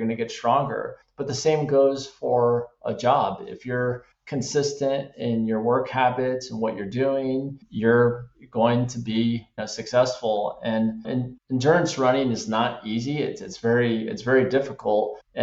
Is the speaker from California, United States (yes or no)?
no; Tucson, Arizona, United States; And I'm from Tucson. I've never kayaked or rode a boat before.